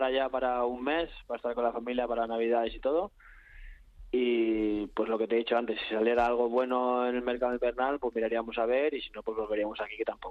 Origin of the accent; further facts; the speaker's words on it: Valencia, Valencian Community, Spain; yo soy de Valencia y yo había jugado toda mi carrera en Valencia hasta que me dan la oportunidad de salir fuera, que primero fue Malta, luego las Islas Maldivas y luego de Islas Maldivas me vine a Feroe.